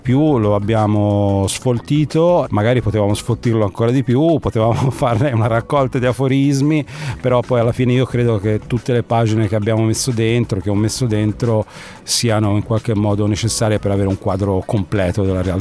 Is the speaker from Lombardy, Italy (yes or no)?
no; Livorno, Tuscany, Italy; moved away as an adult; io sono originario della Toscana, di Livorno, però abito qui da 30 anni